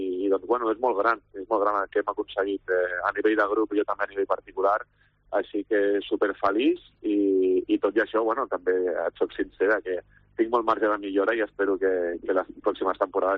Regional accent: Montcada i Reixac, Catalonia, Spain; he tornat a casa, estic vivint al meu poble, a Montcada, amb la meva gent

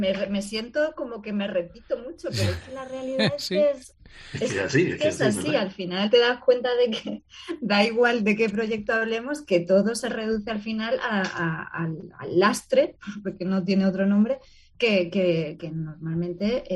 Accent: Málaga, Andalusia, Spain; a mí como ciudadana malagueña de aquí que pasea por el centro y que le gusta pasear

